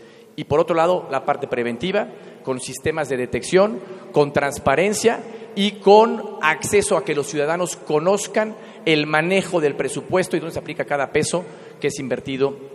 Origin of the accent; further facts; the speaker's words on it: State of Mexico, Mexico; Yo soy mexiquense, conozco mi Estado